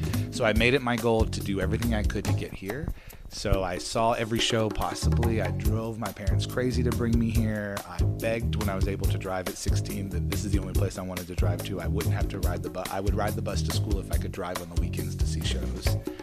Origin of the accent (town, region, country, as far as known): Tennessee, United States; born or raised there